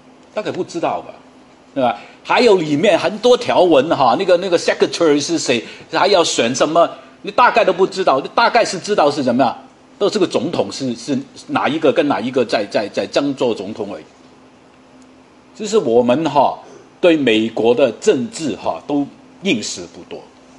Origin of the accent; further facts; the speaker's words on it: Hong Kong; now in United States; 我们在香港长大都知道了，香港没有多少机会你去念书